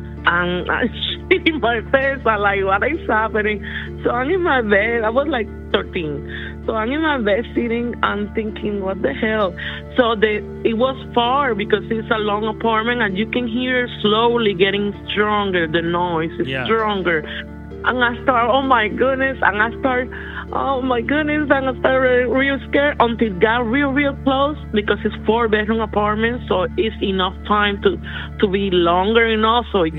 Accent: Cincinnati, Ohio, United States; I'm calling from California, but I'm just visiting my daughter I'm from Cincinnati, Ohio, originally.

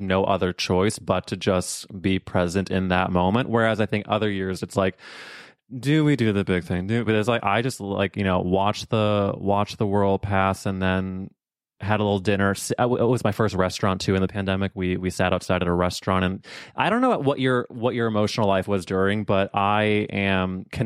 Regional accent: St. Louis, Missouri, United States; Yeah, like, we grew up in St. Louis together.

